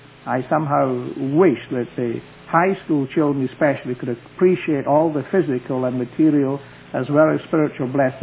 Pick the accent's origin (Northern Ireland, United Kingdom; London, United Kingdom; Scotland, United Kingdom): Scotland, United Kingdom; Glasgow; I'm from the city of Glasgow.